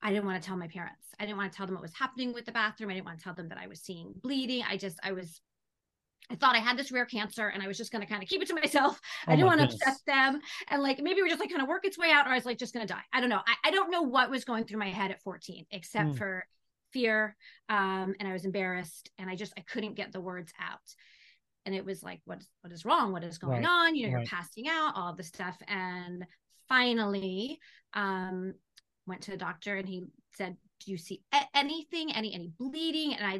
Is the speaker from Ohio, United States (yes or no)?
no; New Jersey, United States; I grew up in New Jersey, northwestern New Jersey, tiny little town.